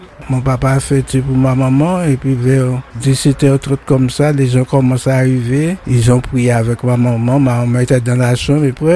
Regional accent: Le Lamentin, Martinique; J'étais de Lamantin, mais j'étais à l'école au François.

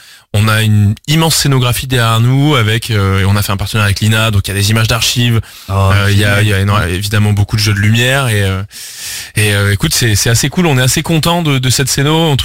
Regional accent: Aix-en-Provence, Provence-Alpes-Côte d'Azur, France; tu sais Pierre et moi on vient d'Aix-en-Provence, on était dans la même classe au collège quand on avait 13 ans

